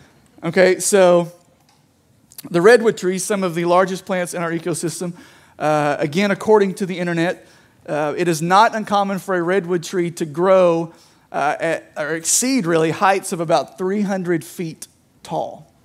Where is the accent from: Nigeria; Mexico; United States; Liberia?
United States; Somerset, Kentucky; I'm from Somerset, which I was thinking earlier, a lot of people here think Somerset's Eastern Kentucky. Somerset is not Eastern Kentucky. But I have decided, like, Somerset's Middle Eastern Kentucky.